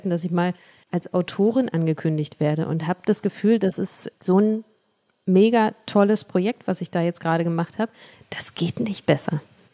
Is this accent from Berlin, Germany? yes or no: yes; Berlin, Germany; in meinem gewohnten Umfeld, in meiner Heimat, in Berlin und in Marzahn. Also ich grenze das wirklich sehr stark ein und bin sehr heimatbezogen.